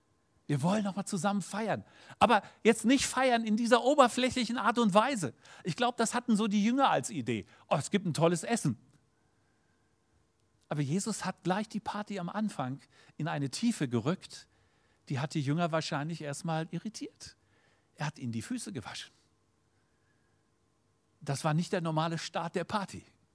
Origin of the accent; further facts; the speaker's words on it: Ukraine; Und ich weiß als Ukrainer, dass das die nächsten 20 Jahre so ist.